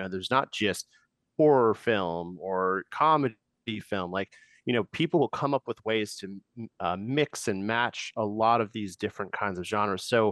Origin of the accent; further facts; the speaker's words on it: Wisconsin, United States; I'm from these places. I'm from Wisconsin. I'm from the places that have been overlooked for a long time.